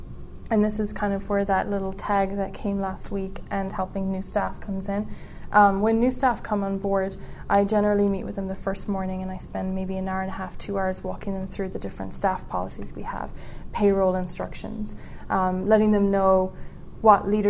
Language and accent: English; Ireland; moved away; And being Irish, I do not eat pumpkin pie, period.